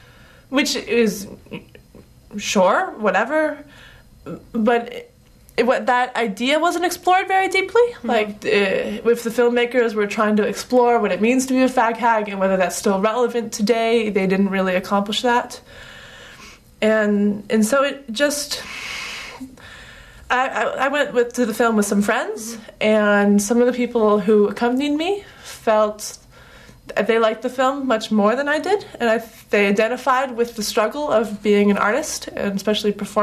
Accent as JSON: {"language": "English", "town": "San Francisco", "region": "California", "country": "United States", "said": "I'm from San Francisco."}